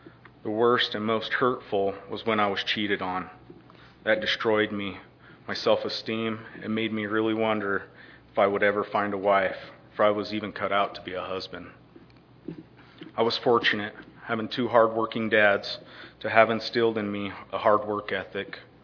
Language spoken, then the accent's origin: English; Rock Springs, Wyoming, United States; I was born and raised in Rock Springs, Wyoming.